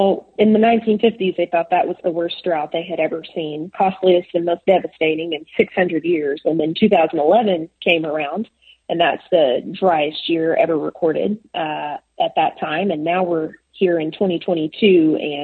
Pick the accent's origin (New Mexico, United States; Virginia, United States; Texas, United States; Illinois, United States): Texas, United States; Afton; So I grew up in Dickens County. I lived in Afton, Texas, and went to Patton Springs ISD from kindergarten to 12th grade.